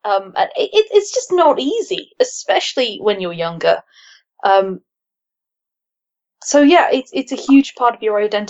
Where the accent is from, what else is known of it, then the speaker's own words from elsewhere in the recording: London, United Kingdom; born there; I was born in London, but I'm not from London." Like, up until that point, you know, up until recently, I'd barely spent any time in London at all. And even now, you know, I've barely spent any time in London. I would not call it my home.